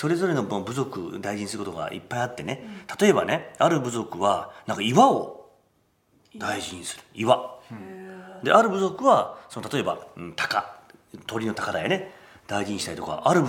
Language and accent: Japanese; Hiroshima, Japan; 広島だよね、はい、日本の広島県の出身なんです。